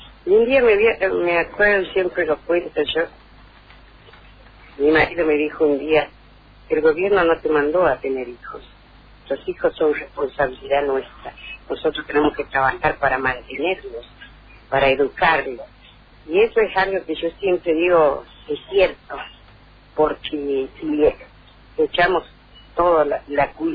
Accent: Añatuya, Santiago del Estero, Argentina; soy santiagueña de Añatuya. Y bueno, trabajo mucho allá en mi pueblo.

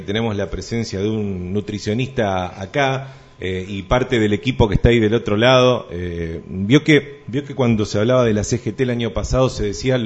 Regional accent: Argentina; ¿Somos los argentinos los que uno de los países que más carnes consume?

